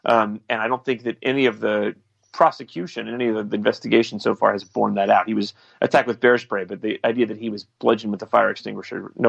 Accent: Texas, United States; my home state of Texas has just gone through this fight

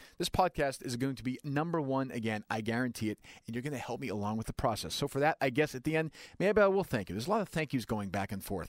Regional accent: Winchester, United States; I'm not kidding here because I grew up in Winchester.

